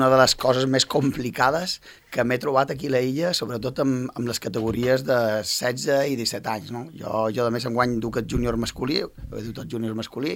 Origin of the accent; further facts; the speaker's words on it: Catalonia, Spain; on t'he entrenat jo venc de Catalunya